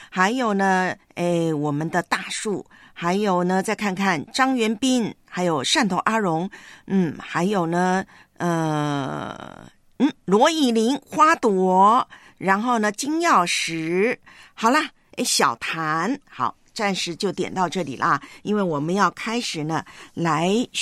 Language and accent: Chinese; Hualien, Hualien County, Taiwan; 在我的老家呢，台湾东部花莲那块